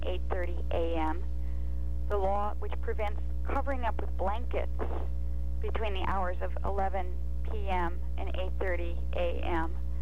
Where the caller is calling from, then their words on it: Santa Cruz, California, United States; Hi, I'm calling from Santa Cruz, California this morning.